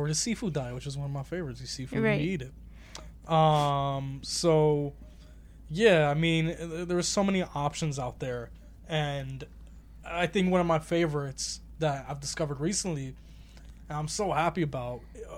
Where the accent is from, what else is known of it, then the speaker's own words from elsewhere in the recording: New Jersey, United States; But all I know, I'm just from North Jersey. That's all I care about is North.